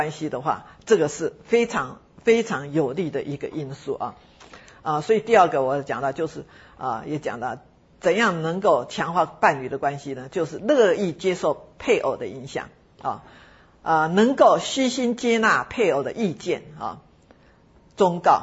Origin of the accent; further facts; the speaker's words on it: Taiwan; accent: Taiwanese; 我们台湾话这句话讲得非常好，